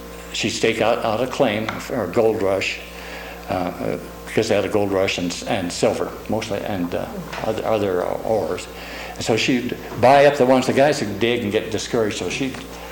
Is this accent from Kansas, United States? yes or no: no; Sprague, Washington, United States; I was raised in Eastern Washington, Sprague.